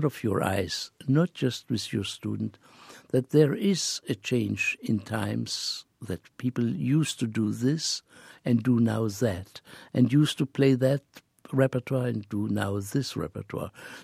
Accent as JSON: {"language": "English", "country": "Israel", "said": "The reason was I came from Israel."}